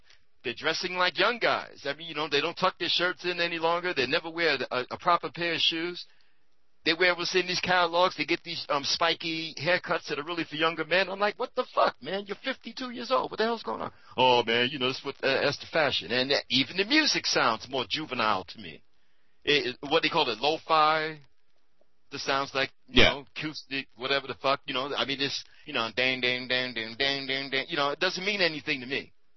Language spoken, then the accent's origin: English; East Coast, United States; Now, remember, I'm from the East Coast, and I used to get some of the radio stations in New York when I lived in Newark.